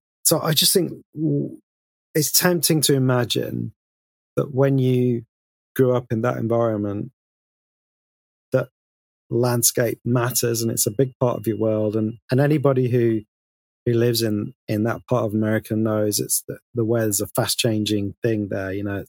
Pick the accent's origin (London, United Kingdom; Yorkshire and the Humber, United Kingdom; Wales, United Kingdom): Yorkshire and the Humber, United Kingdom; Sheffield; when I grew up in Sheffield, it seemed like quite a large place, and you didn't get out of it that often as a kid.